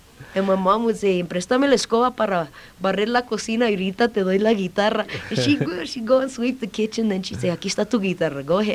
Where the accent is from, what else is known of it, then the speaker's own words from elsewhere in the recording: Tucumcari, New Mexico, United States; now in Albuquerque, United States; when I graduated from high school in Tucumcari, I stayed in my hometown for a couple of years, and then I decided to move to Albuquerque to begin my music career